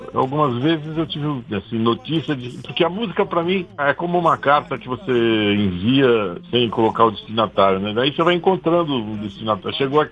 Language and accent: Portuguese; São Paulo, Brazil; E aí eu, como paulista, fiz esse projeto.